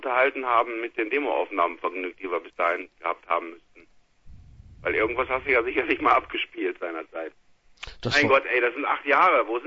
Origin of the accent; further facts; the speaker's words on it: Krefeld, North Rhine-Westphalia, Germany; Wir sind aus Krefeld, ja.